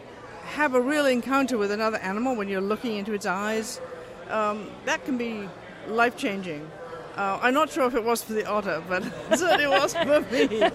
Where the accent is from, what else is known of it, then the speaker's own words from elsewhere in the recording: Tipperary, Ireland; I grew up deep in the Irish countryside in Tipperary, and I was very lucky. We grew up in front of a large lake, lots of woods, and so nature was all around me.